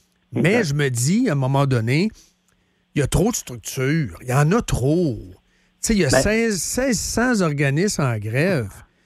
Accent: Saint-Charles, Quebec, Canada; Je viens de Saint-Charles, oui.

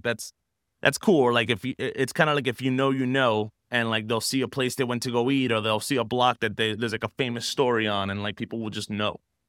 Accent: North Bergen, New Jersey, United States; Yeah, so born and raised in North Bergen, went to grammar school in West New York, high school in Jersey City. So usually when anybody asks me where I'm from, it's Hudson County.

